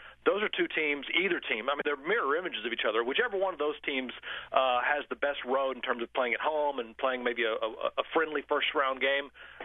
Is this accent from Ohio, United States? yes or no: yes; Cincinnati, Ohio, United States; And here I am from Cincinnati, so Natty Ice.